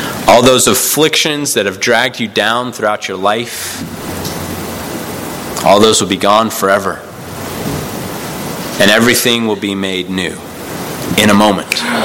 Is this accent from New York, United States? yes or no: no; Phoenix, Arizona, United States; I grew up in Phoenix, but I grew up as a Dodgers fan.